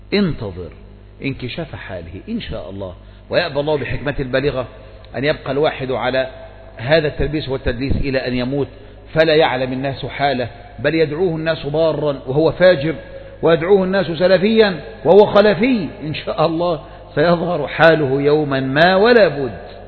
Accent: Egypt; ولهذا ما كان يتخيل مثلا عندنا في مصر، كان يتخيل أن واحد مثلا ينتبه للدعوة السلفية وقد أطلق لحية وقصر ثوبه

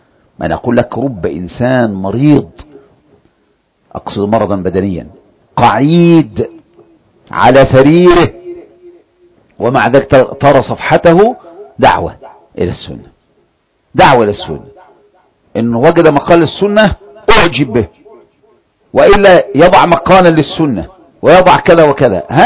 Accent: Egypt; now in Saudi Arabia; مصري في هذه البلد أبقى 10 سنوات ما أحضر للشيخ

